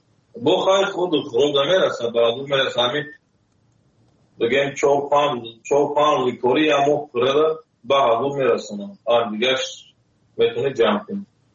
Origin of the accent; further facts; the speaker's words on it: Tajikistan; moved away; also born or lived in Russia; سال 2015 از تاجیکستان آمدم.